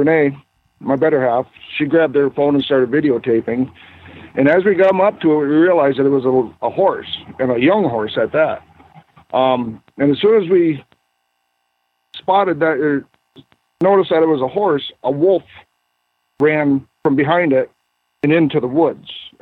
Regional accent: Michigan, United States; No. Okay. I'm from Michigan.

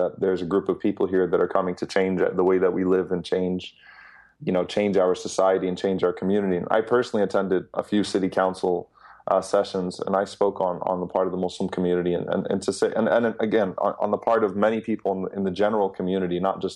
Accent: New Orleans, Louisiana, United States; I'm born and raised in America. I've never known any other country.

